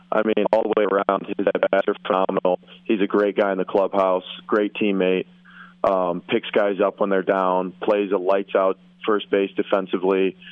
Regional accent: Grand Ledge, Michigan, United States; growing up in Grand Ledge, always grew up a Michigan State fan.

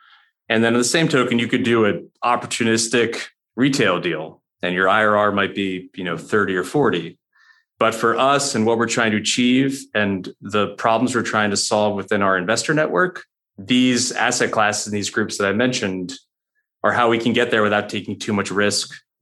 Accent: New York, United States; moved away as an adult; now in Nashville, United States; I am a New Yorker who married a Nashville girl.

